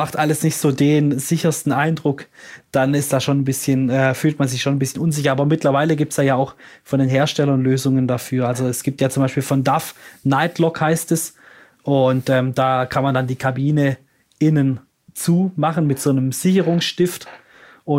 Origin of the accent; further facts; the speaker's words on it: Baden-Württemberg, Germany; als Schwabe